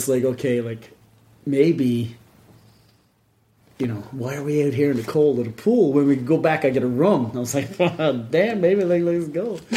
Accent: Glovertown, Newfoundland and Labrador, Canada; And I'm working down in my hometown of Glovertown.

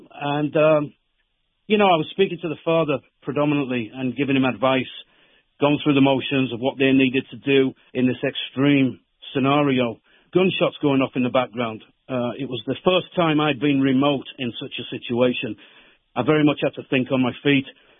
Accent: England, United Kingdom; accent: English; now in United States; Not from Texas, but I've been here long enough. Thankfully for myself, though, I've still got my English accent.

